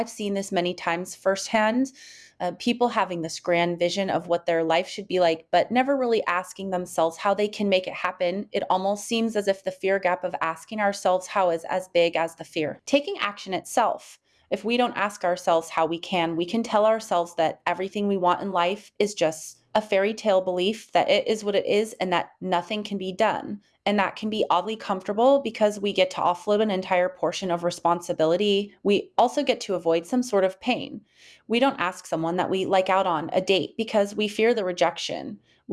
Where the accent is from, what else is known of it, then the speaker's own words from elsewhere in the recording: Germany; English is a second language; I grew up in Germany. I moved to a small town when I was a child, the type of small town where even 10 years later, people still consider you to be an outsider.